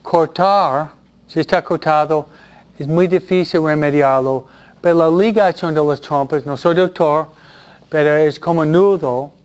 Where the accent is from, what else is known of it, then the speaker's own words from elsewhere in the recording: Mexico; somos mexicanos, que realmente apoyamos la vida de una familia más grande.